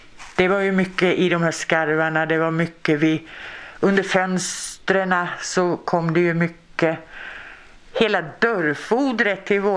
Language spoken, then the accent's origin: Swedish; Stockholm, Stockholm County, Sweden; jag kom ju från Stockholm från början.